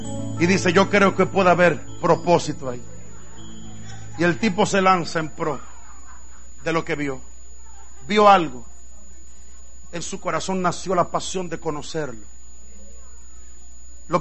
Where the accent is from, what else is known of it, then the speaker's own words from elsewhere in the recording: Dominican Republic; Pero eso no pasa aquí, eso pasa en mi país, de donde yo vengo. Ustedes que me están mirando, eso no es con ustedes, eso es con los dominicanos, ¿ok?